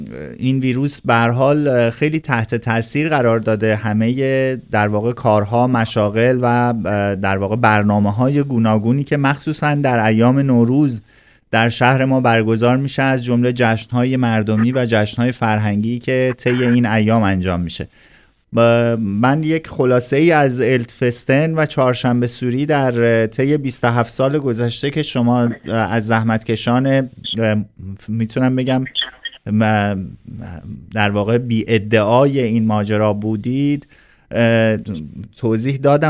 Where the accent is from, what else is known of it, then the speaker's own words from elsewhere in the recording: Iran; now in Sweden; به محض اینکه متوجه میشدن که از ایران اومدیم